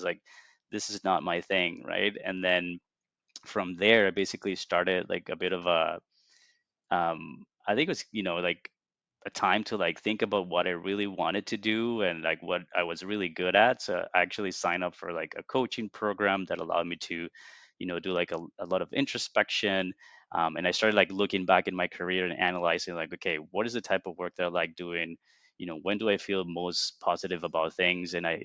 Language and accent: English; Venezuela; moved away as an adult; now in Toronto, Canada; I'm originally from Venezuela, but I've actually been living in Toronto for about 17 years now coming this summer.